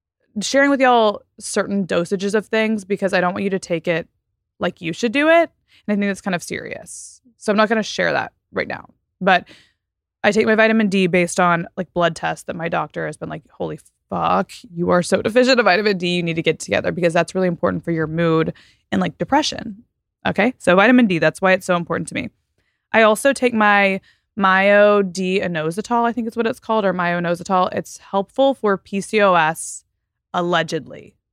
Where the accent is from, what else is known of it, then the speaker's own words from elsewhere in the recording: Texas, United States; also born or lived in Florida; now in Los Angeles, United States; I'm from Texas and Florida. So it kind of tracks that way. So California is very, very, very dry to me.